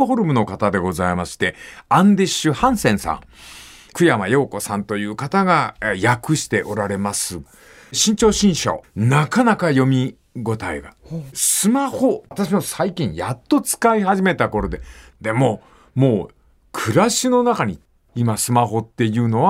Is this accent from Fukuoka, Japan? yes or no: yes; Fukuoka, Japan; そんで片付いた後、最寄りの私鉄駅から博多ま、あ、福岡まで行ったのよ。